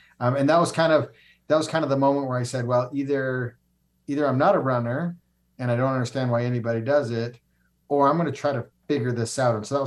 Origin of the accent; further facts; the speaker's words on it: Canada; now in United States; I grew up a wrestler in Canada and, you know, moved to the States and met my wife.